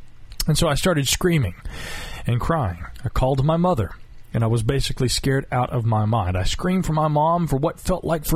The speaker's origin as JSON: {"language": "English", "town": "Candler", "region": "North Carolina", "country": "United States", "said": "Everyone thinks I'm from Texas, which is funny because I'm from right here in the Twin Cities of Inca Candler in western North Carolina."}